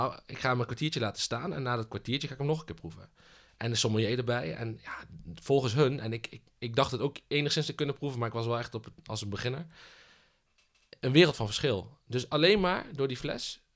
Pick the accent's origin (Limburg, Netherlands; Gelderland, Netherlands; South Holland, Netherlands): Gelderland, Netherlands; Wijchen; also born or lived in Bologna / Antwerpen; Ja, ik kom uit het mooie Wijchen, onder de rook van Nijmegen. Geboren en getogen en heel mijn leven daar gewoond. Met een klein uitstapje naar Bologna en een klein uitstapje naar Antwerpen.